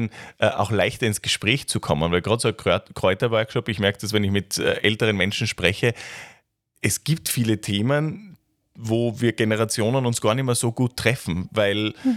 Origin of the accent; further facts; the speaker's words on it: Austria; man ist ja als Österreicher gern so geneigt, so ein bisschen also auf das eigene Land und was nicht bei uns alles nicht funktioniert und so hinzuschimpfen.